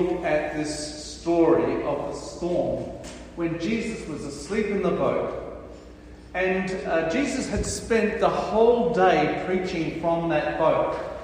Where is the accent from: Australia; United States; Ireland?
Australia; also born or lived in New Zealand; I'm Australian, but I went to New Zealand, met Margaret, married her, came back here 26 years later.